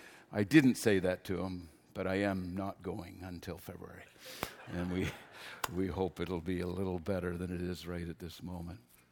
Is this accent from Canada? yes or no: yes; the Maritimes, Canada; born there; I am a Maritimer by birth. I am a Newfoundlander by desire. I wasn't born there, so I can't claim it.